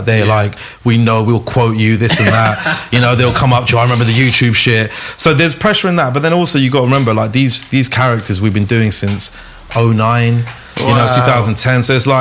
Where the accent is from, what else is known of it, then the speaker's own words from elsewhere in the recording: London, United Kingdom; We're just kids from London, like, you know what I mean, started rapping back in the day